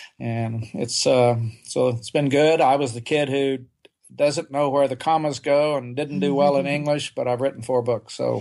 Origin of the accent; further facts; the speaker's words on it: Oklahoma, United States; moved away as an adult; I grew up in Oklahoma, and I didn't leave the state till I was 20 years old. I tell people I grew up on a little farm in Oklahoma, and we didn't even have indoor plumbing.